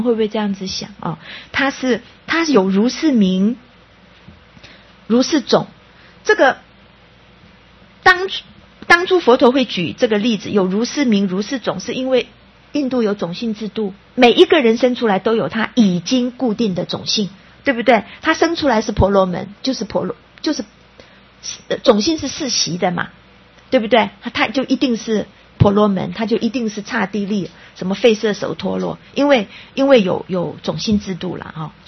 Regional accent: Taiwan; 当然我们台湾人也有我们台湾人饮食的习惯

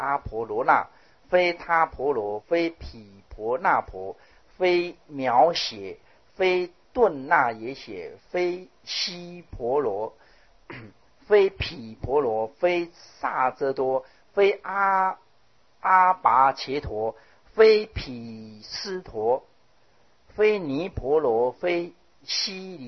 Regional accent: China; 因为我们中国人不熟悉这些这个算术的这个单位

